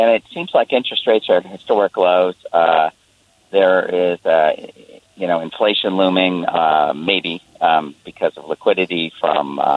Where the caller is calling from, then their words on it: Seattle, Washington, United States; Thanks for having me. I'm from Seattle.